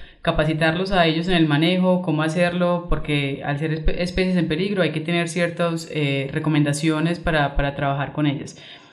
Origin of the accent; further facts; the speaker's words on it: Colombia; como colombiana de la labor tan maravillosa que hacen en las Islas Cayos